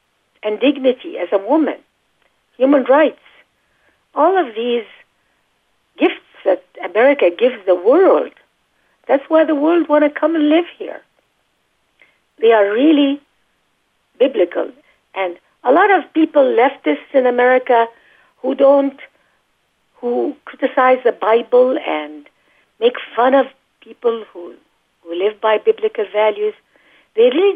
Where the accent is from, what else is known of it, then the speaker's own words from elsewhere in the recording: Gaza Strip, Palestine; also born or lived in Cairo, Egypt; now in United States; I really lived in trauma in the Middle East when I was born. I was born in Cairo. I grew up in the Gaza Strip.